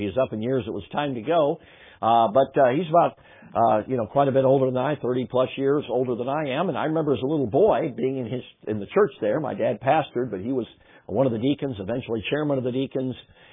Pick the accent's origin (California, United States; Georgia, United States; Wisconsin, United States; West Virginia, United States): Wisconsin, United States; Menomonee Falls; Okay, so we're from Menominee Falls, Wisconsin. We've lived there now for 25 years, and so that's where we make our home.